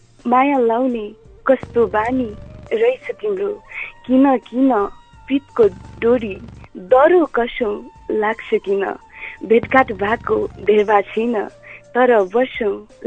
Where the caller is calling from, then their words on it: Rani Gaun, Koshi Province, Nepal; ठ्याक्कै पाँचथरको रानी गाउँ भन्नुपर्छ